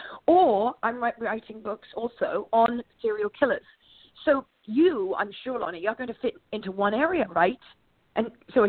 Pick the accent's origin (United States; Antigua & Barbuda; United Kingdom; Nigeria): United Kingdom; England; he knows I'm English.